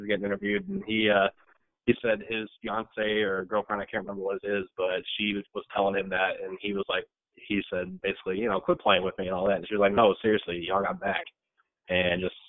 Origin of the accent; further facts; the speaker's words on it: Indianapolis, Indiana, United States; So I actually born and raised in Indianapolis, so by all rights, I should probably be a Colts fan. But my entire family is pretty much from Northwest Indiana.